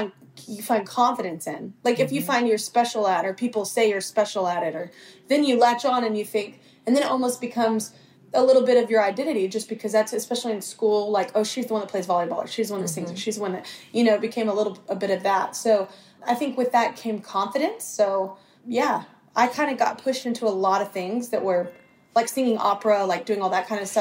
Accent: Fort Worth, Texas, United States; also born or lived in Burleson; I was born in Fort Worth, Texas, and I grew up half my life, or half my childhood life. And then I moved to Burleson, which is a completely different side of the tracks.

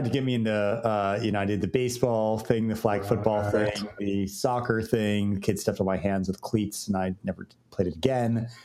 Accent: Florida, United States; also born or lived in Virginia; No, I grew up in Florida, actually.

